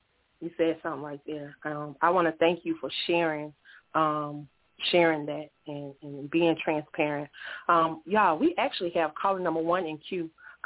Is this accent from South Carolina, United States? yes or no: yes; South Carolina, United States; We're both actually from South Carolina.